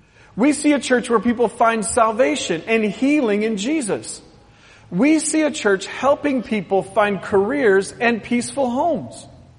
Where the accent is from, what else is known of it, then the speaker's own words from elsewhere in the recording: Portland, Oregon, United States; So, we grew up in Portland, Oregon, right? The church out there. We grew up there, worked there, served there, every area ministry in the church.